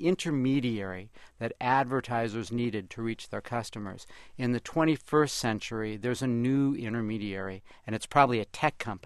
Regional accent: San Francisco, California, United States; also born or lived in Los Angeles; My hometown newspaper, the San Francisco Chronicle, closer to 60, 65% of the newsroom is gone.

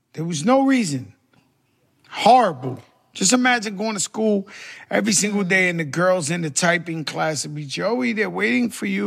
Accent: Bronx, New York, United States; Man, it was beautiful at the beginning. And then drugs just came into our neighborhood.

